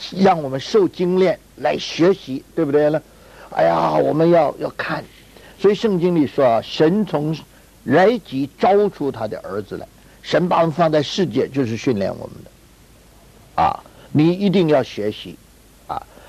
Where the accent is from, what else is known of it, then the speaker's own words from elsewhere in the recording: China; 我们中国人说，一个人老在屋里窝在那儿